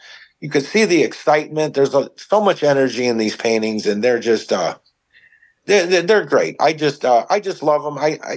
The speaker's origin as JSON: {"language": "English", "town": "Maryville", "country": "United States", "tie": "born or raised there", "said": "I grew up in Maryville. We grew up on 10 acres, and my father built a 5,000 square foot building there because he liked playing with his cars, working on cars."}